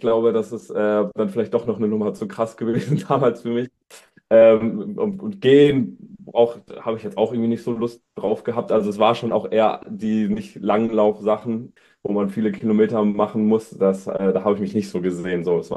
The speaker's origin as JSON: {"language": "German", "town": "Dülmen", "region": "North Rhine-Westphalia", "country": "Germany", "said": "hat dann mein Coach aus Dülmen, da komme ich her, aus Münsterland, auch ein ganz kleiner Verein"}